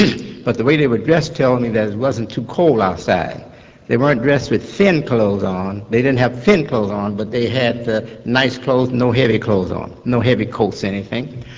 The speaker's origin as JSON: {"language": "English", "town": "Chicago", "region": "Illinois", "country": "United States", "tie": "born or raised there", "also_born_or_lived": "Detroit", "said": "My mother says she brought me from Detroit to Chicago in her arms when I was 11 months old. So I'm a Chicagoan, that's for sure."}